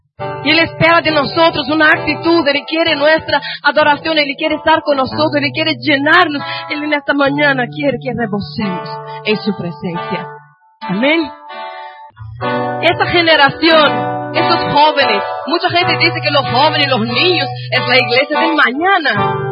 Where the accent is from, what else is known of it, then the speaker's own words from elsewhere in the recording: Brazil; Nosotros somos de Brasil, y en Brasil a veces